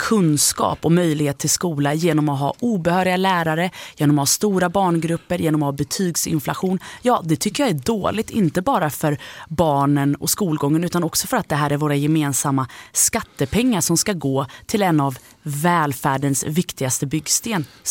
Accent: Sweden; also born or lived in Germany; Jag är född i Tyskland men uppvuxen i Sverige.

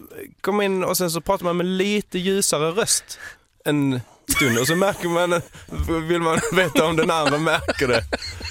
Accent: Skåne, Sweden; accent: Scanian via Lund; Sen om du frågar en skåning eller någon från Veberöd, så har inte den min dialekt.

